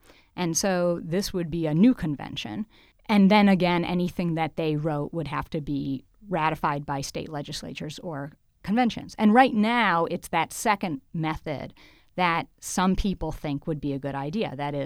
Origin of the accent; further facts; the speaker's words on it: Wisconsin, United States; now in Massachusetts, United States; I grew up in Wisconsin, and I even remember how we had the very first election that I went to vote in the primary when we had the caucus system.